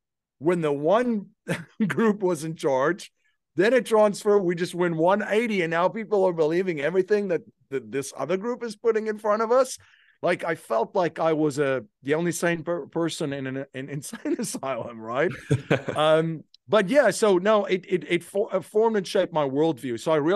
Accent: South Africa; I had a gift of growing up in South Africa during a very interesting time in the country's history.

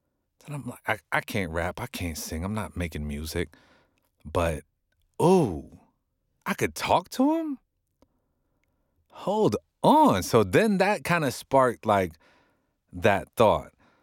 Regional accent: Los Angeles, California, United States; This was like the pinnacle of my dream, was to do radio in my hometown where my family could listen to me. So that was here in Los Angeles.

